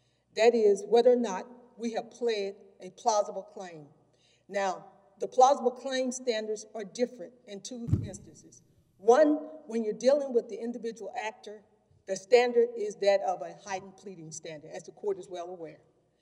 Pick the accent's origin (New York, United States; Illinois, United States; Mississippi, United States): Mississippi, United States; the court in Mississippi, my home state.